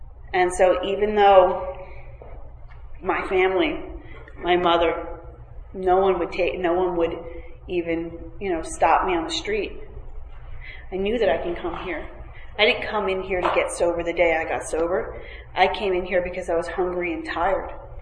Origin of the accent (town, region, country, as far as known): Montclair, New Jersey, United States; born or raised there